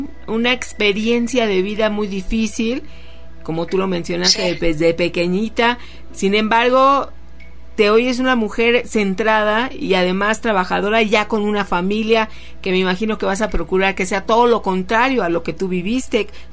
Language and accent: Spanish; Mexico; sobre todo como mexicanos